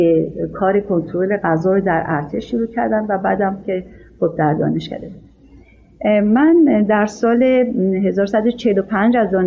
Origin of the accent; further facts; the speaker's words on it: Tehran, Tehran Province, Iran; also born or lived in Isfahan; ما اومدیم دوباره تهران. در تهران من تحصیلات ابتدایی و دبیرستان خودم رو انجام دادم.